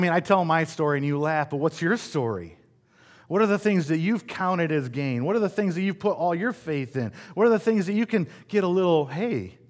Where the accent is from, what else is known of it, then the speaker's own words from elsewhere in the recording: Michigan, United States; I grew up in West Michigan, which was a strong district in our denomination.